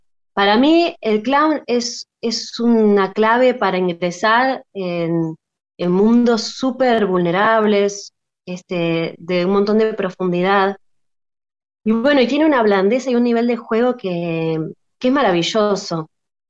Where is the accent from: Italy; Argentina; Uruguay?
Argentina; La Plata, Buenos Aires Province; yo soy de La Plata